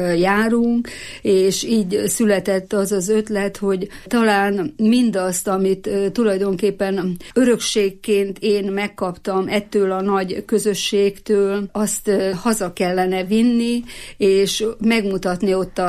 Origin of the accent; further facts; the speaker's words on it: Fedémes, Heves, Hungary; born there; now in Eger, Hungary; Én Fedémesre születtem, ott láttam meg a napvilágot. Igaz, hogy már sokkal több éve itt Egerbe érek, mert 55 éve már, hogy egri vagyok, de mégis Fedémesének tartom magam. Oda születtem